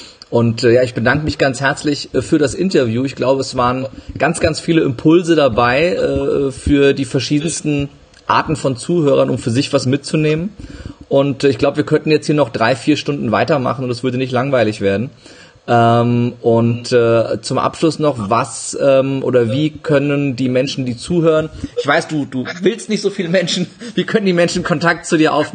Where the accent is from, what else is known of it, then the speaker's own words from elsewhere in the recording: Frankfurt, Hesse, Germany; Jetzt war ich als Frankfurter nicht um die Ecke